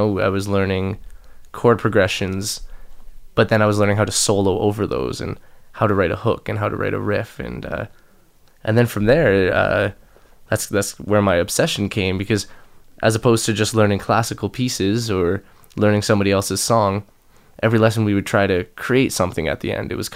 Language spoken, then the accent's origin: English; St. Catharines, Ontario, Canada; also born or lived in London, Ontario / Toronto; now in United Kingdom; I grew up in St. Catharines, and then I went to school in London, Ontario, and as most people do, moved to Toronto shortly after. Lived there for a few years, and I've been in Wales for almost a year now.